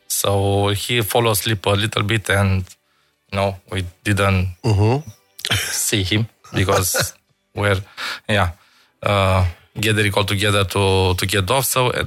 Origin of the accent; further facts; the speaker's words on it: Madagascar; English is a second language; Because exactly, we are from Madagascar, so they have to let us.